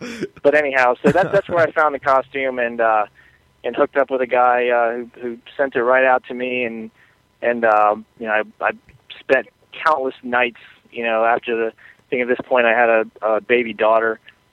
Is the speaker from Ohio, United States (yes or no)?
no; Tampa, Florida, United States; now in Charlotte, United States; Originally from Tampa, Florida, moved up to the Carolinas about a year and a half ago, to be closer to Alvin.